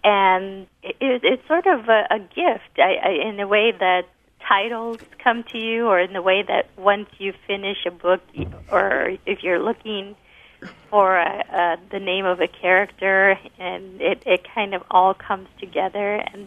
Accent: Los Angeles, California, United States; They would just make fun of my pronunciation because I grew up in Los Angeles.

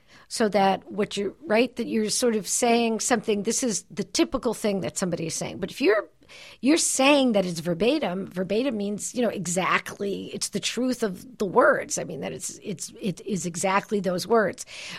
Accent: Brooklyn, New York, United States; I grew up in Brooklyn, New York, and there are Girl Scouts in big cities

